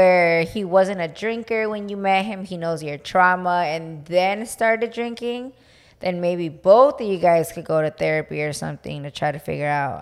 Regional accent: Tampa, Florida, United States; I feel like growing up in West Tampa, it's an old neighborhood full of a lot of big old trees outside.

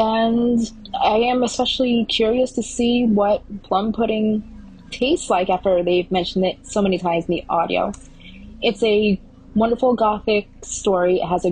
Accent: Staten Island, New York, United States; I am from Staten Island, New York, in the United States.

